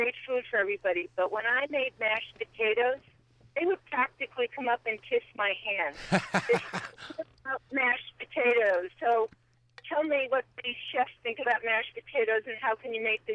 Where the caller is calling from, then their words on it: Saugerties, New York, United States; From Saugerties on my way to Kingston.